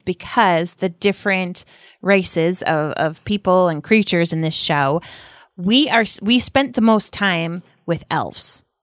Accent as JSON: {"language": "English", "country": "Ireland", "said": "And also, as an Irish person, the worst part was the damn accents of the Harfoots."}